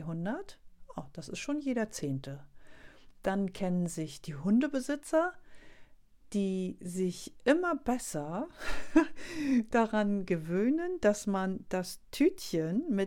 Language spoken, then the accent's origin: German; Wittenförden, Mecklenburg-Vorpommern, Germany; meine Heimat befindet sich in einem Dorf in Mecklenburg bei Schwerin und heißt Wittenförden.